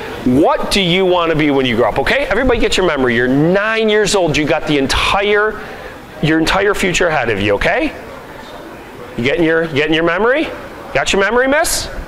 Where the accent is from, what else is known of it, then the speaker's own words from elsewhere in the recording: Chicago, Illinois, United States; I am from Chicago. I am a diehard sports fan.